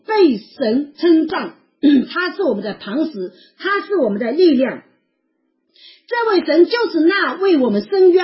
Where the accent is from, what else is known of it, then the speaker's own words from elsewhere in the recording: Wenzhou, Zhejiang, China; 患水骨就是我们温州话说肚子胀起来了